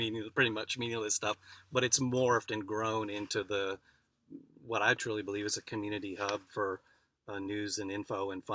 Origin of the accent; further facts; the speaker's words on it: Asheville, North Carolina, United States; ended up back in Asheville at the Asheville Citizen-Times, my hometown newspaper, for the first time in 1993.